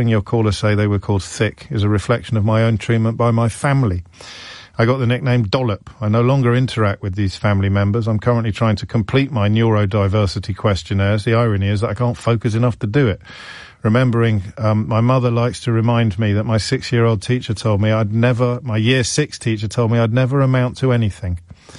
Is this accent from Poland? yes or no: no; Bristol, South West England, United Kingdom; from Bristol.